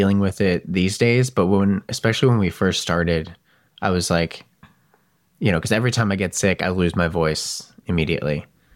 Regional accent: New Jersey, United States; Yeah, it was like I grew up in New Jersey.

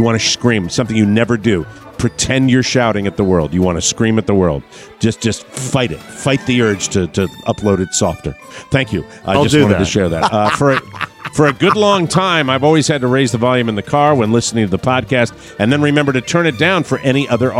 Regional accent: Dillsburg, Pennsylvania, United States; now in Hagerstown, United States; I was caught by surprise last week to hear you mention a restaurant located in my hometown, Paul's Pancake Barn in Dillsburg, Pennsylvania.

